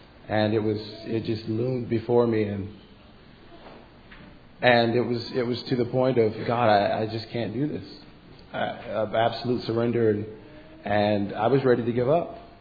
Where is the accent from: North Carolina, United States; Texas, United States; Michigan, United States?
North Carolina, United States; Cleveland; I'm from Cleveland, North Carolina, up for a visit.